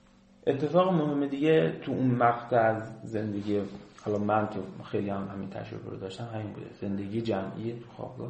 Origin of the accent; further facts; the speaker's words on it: Khuzestan, Iran; یکی از دورترین نقطه‌های دنیا واسه ما خوزستانی هم مشهده